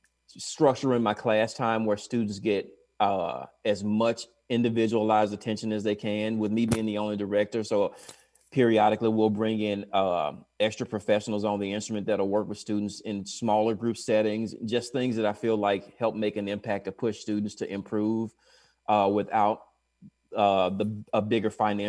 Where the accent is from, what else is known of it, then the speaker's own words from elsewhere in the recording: Tennessee, United States; even though I'm not a Titan fan. I'm just from Tennessee.